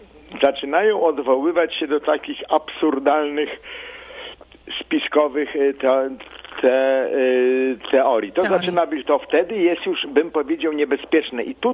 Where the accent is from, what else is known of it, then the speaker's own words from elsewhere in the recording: Chicago, Illinois, United States; A zwłaszcza łączy nas to, że jesteśmy z Chicago.